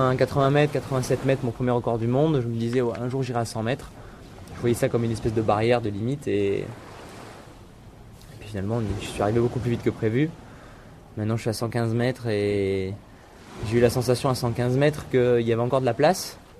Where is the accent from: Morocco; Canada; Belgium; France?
France; Nice, Provence-Alpes-Côte d'Azur; Et j'ai 28 ans, j'habite à Nice. J'ai grandi à Nice